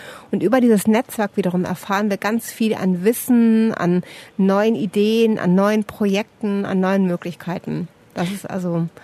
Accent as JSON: {"language": "German", "region": "Northern Germany", "country": "Germany", "said": "Ich komme aus einer Seefahrerfamilie, die mögen den Horizont. Ich komme aus Norddeutschland, da sind so weite Ebenen und weite Horizonte."}